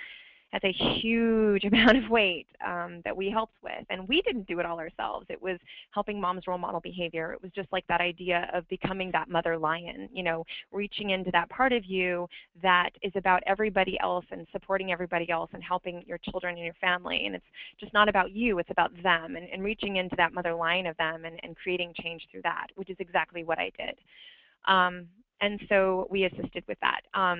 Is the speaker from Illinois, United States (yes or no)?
no; California, United States; And I grew up in a conservative household, just like Robin had. She is in Texas. I'm from California.